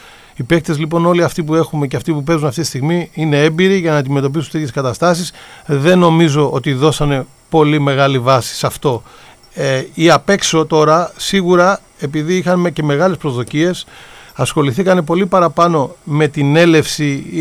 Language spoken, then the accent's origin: Greek; Greece; έχουμε σαν Έλληνες όντως μία θεωρώ κακή συνήθεια να κρίνουμε πάντα πολύ σκληρά